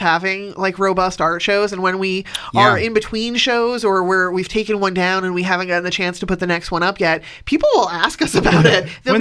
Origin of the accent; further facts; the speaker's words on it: New England, United States; I'm originally from New England.